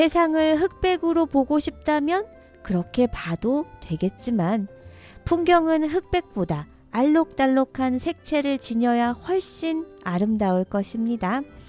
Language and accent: Korean; South Korea; 저는 요즘처럼 한국인으로서 자부심과의 긍지